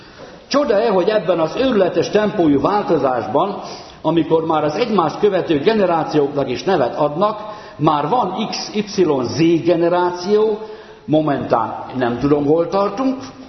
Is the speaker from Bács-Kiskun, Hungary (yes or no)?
no; Magyaralmás, Fejér, Hungary; a magyaralmási TSC, én ott nőttem fel papgyerekként